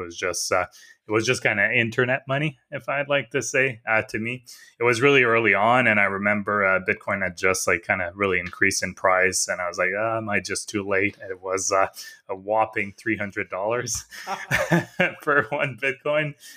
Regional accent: Ottawa, Ontario, Canada; I'm from Ottawa.

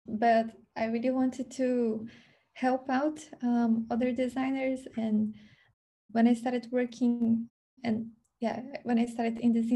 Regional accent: Brazil; now in The Hague, Netherlands; I'm a UX designer working at Kubloo. I am originally from Brazil, and I have been living here in the Netherlands, in The Hague, for 2 years now.

